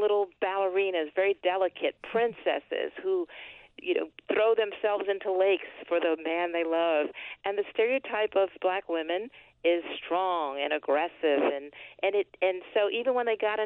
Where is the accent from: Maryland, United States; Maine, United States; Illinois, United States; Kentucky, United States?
Maryland, United States; Baltimore; I grew up in West Baltimore. I had the same zip code as Freddie Gray.